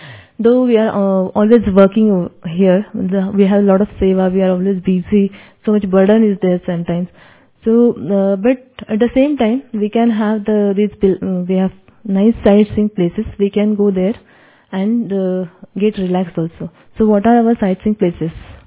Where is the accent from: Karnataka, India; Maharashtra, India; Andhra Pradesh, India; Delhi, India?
Maharashtra, India; Mumbai; my hometown is Bombay